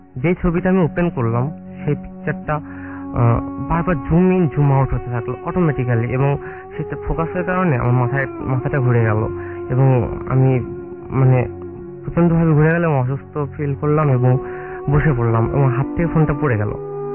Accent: Bogura, Rajshahi Division, Bangladesh; now in Dhaka, Bangladesh; বগুড়া থেকে এসেছি। আমি ঢাকা বিশ্ববিদ্যালয়ের চারুকলা অনুষদের একজন ছাত্র।

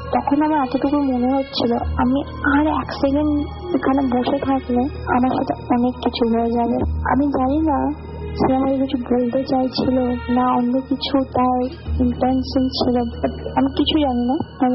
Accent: Jalpaiguri, West Bengal, India; now in Kolkata, India; ঘটনাটি ঘটেছিল আমার হোম টাউন জলপাইগুড়িতে, আমি কলকাতায় স্টাডি কারণে আছি

